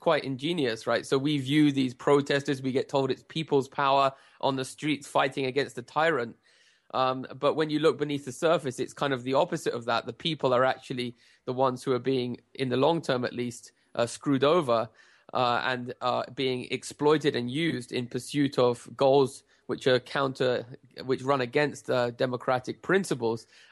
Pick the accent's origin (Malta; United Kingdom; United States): United Kingdom; I come from the United Kingdom.